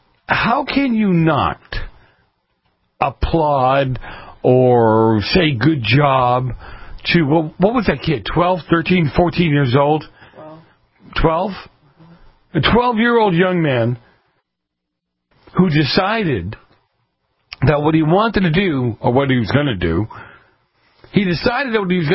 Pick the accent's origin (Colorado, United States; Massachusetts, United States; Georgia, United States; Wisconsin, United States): Massachusetts, United States; Boston; I grew up in Boston at a time when the Red Sox, the beloved Red Sox, they couldn't win if the other team didn't show up.